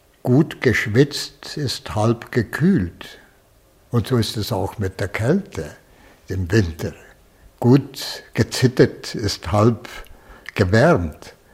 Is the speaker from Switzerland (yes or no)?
yes; Valais, Switzerland; Ich bin im Wallis aufgewachsen. Ich bin mitten in den hohen Bergen aufgewachsen und habe mich mit 22 Jahren entschieden, Jesuit zu werden